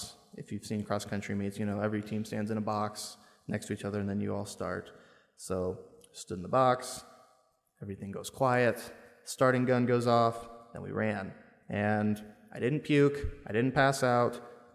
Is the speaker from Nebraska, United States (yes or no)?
yes; Omaha, Nebraska, United States; I'm from Omaha. I'm a sophomore. I'm doing business administration.